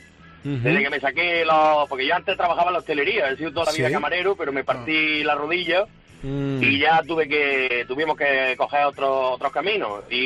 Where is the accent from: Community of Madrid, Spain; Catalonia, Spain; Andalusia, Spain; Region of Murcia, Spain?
Andalusia, Spain; Guarromán; now in Bailén, Spain; yo soy de Guarromán, que es donde se hacen los mejores hojaldres que hay en España.